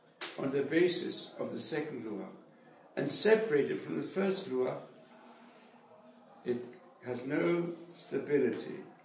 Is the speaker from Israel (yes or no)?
yes; Israel; Well, you know, I come from Hashem HaTzeh Kibbutz, where they never mention the name of God.